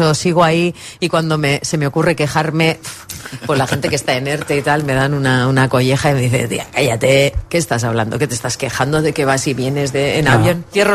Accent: Basque Country, Spain; porque soy vizcaína

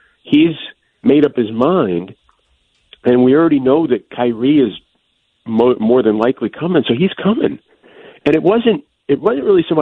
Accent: New York, United States; now in New Jersey, United States; I grew up in New York, but I live in New Jersey now.

